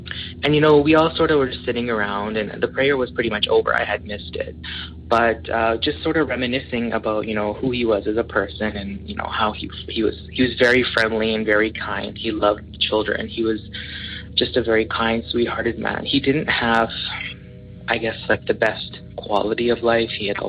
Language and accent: English; Edmonton, Alberta, Canada; I'm actually from Edmonton, Alberta, Canada.